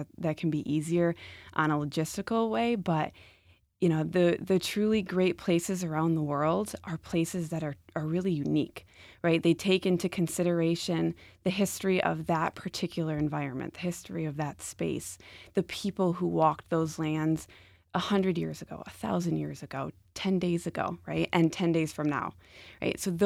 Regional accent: Rochester, New York, United States; I grew up in Rochester. I always loved seeing High Falls. I loved coming down here.

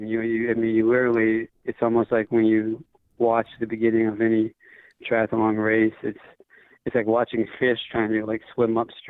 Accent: Honolulu, Hawaii, United States; my hometown is Honolulu, Hawaii.

